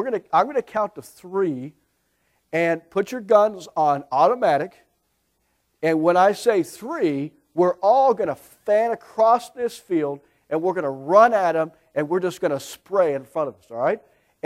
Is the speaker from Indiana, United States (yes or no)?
yes; Indiana, United States; born there; also born or lived in Florida; now in Tennessee, United States; we live in Tennessee, now I have to get used to that, because I was born in Indiana, and then we moved to another northern state, we moved to Florida.